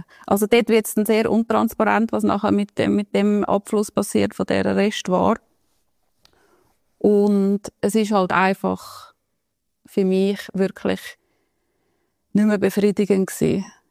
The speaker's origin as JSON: {"language": "German", "country": "Switzerland", "accent": "Swiss Standard German", "said": "ich als Schweizerin komme dann irgendwie auf Berlin und die Meetings, rede so ein bisschen mit meinem Schweizer Hochdeutsch dort."}